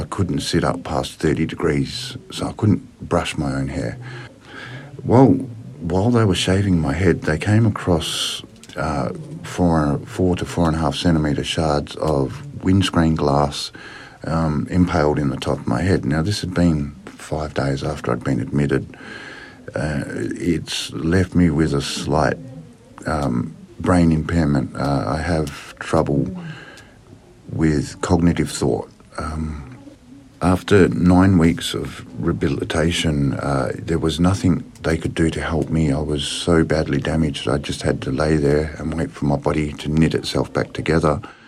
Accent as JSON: {"language": "English", "town": "Kalgoorlie", "region": "Western Australia", "country": "Australia", "tie": "born or raised there", "said": "I grew up in Kalgoorlie with two younger brothers and one sister. When we were 10 years old, we moved to Perth, which was a real big culture shock, moving from a small Kalgoorlie country at the time to a larger city."}